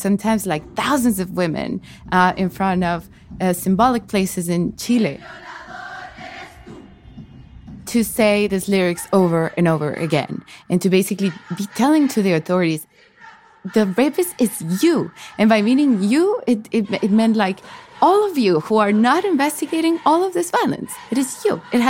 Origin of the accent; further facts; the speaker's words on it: Bogota, Bogotá Capital District, Colombia; now in New York, United States; I grew up in Bogota, which is quite a hostile city for women as well.